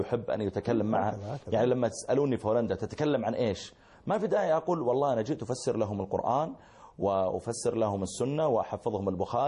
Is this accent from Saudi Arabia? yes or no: yes; Saudi Arabia